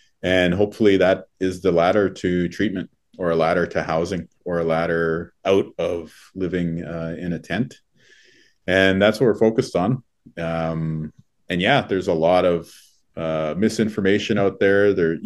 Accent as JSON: {"language": "English", "country": "Canada", "said": "Well, I view myself as a Canadian, in addition to being an Anishinaabe person."}